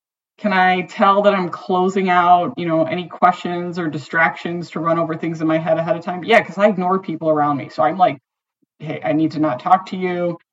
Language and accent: English; Detroit, Michigan, United States; my team at work … because I grew up in Detroit.